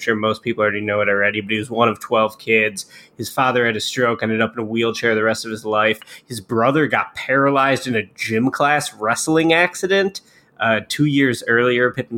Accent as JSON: {"language": "English", "town": "Chicago", "region": "Illinois", "country": "United States", "tie": "born or raised there", "said": "did I not grow up in the 90s in Chicago with the greatest basketball player of all time in my hometown."}